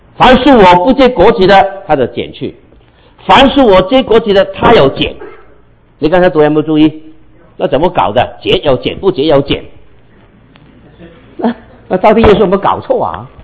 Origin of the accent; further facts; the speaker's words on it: Hong Kong; accent: Cantonese Mandarin; Chinese is a second language; moved away as an adult; also born or lived in Manila, Philippines; 那我是广东人，100%生在香港，长在香港，但是27岁我就离开香港，我去菲律宾做宣教，一待待了十几年。我是广东人，我在曼尼拉的时候学闽南话